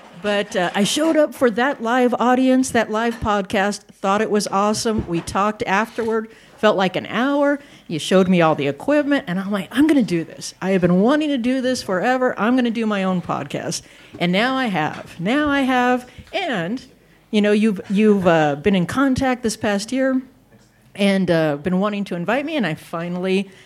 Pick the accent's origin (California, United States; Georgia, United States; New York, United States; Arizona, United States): Arizona, United States; Prescott; And it's because I love my hometown. So it's celebrating people, events, all the goings on around Prescott, you know.